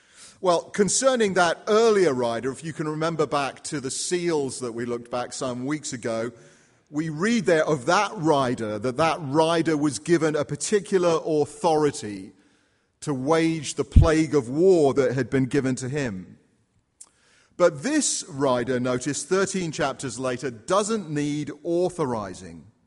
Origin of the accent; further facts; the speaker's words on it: England, United Kingdom; As an Englishman